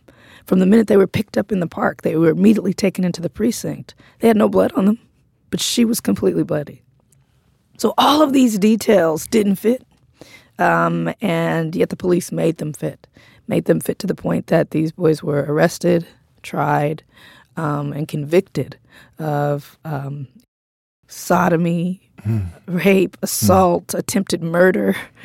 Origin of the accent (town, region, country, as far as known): Compton, California, United States